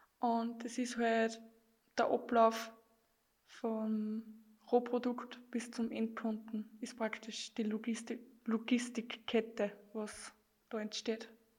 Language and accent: German; Leonstein, Upper Austria, Austria; Ich komme aus Leonstein, bin 18 Jahre